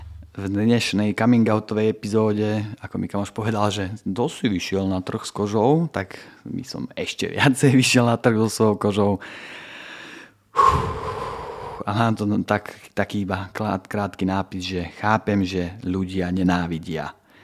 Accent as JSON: {"language": "Slovak", "town": "Rajec", "region": "Žilina Region", "country": "Slovakia", "also_born_or_lived": "Šaľa", "said": "pochádzame ako rodina z Rajca a z Rajeckej Lesnej sú moji rodičia a Žilinský kraj, proste hrdý, národný, cítiaci človek a presťahovali sme sa do šale"}